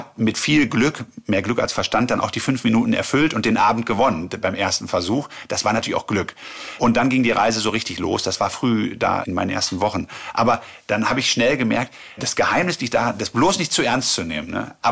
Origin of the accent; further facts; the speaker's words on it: Germany; Das ist natürlich als Deutscher dann lustig.